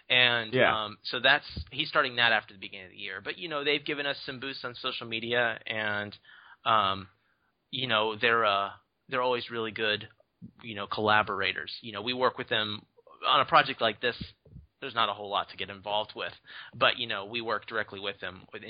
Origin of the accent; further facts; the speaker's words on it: Portland, Oregon, United States; My hometown's here in Portland, Oregon.